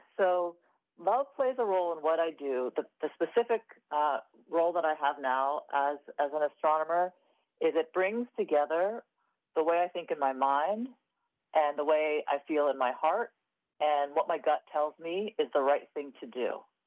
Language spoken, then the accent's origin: English; Pittsburgh, Pennsylvania, United States; I'm from Pittsburgh, actually.